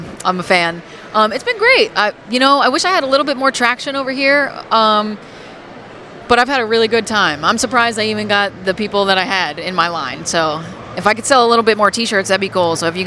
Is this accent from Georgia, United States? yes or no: yes; Atlanta, Georgia, United States; it's back in my home state, Atlanta, Georgia.